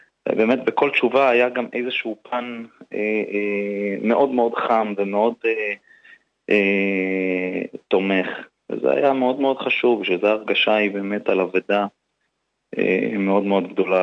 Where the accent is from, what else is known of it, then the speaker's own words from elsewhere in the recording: Bnei Brak, Tel Aviv District, Israel; אני גדלתי ברחוב, ברחוב רבסי, בנברק, שם גדלתי, שם נולדתי.